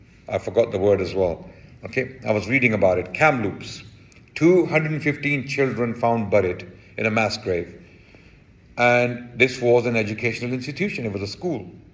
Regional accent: United Kingdom; Sorry, I'm from Britain, so I don't know your terminology.

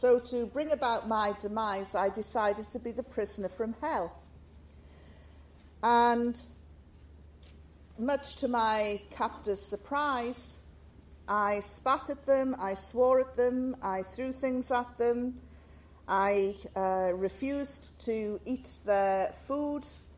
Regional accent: North East England, United Kingdom; accent: Geordie; And I told them I come from the north of England, and then I said it's like the tribal areas, and they quite liked this idea. And I said I come from a tribe called the Geord

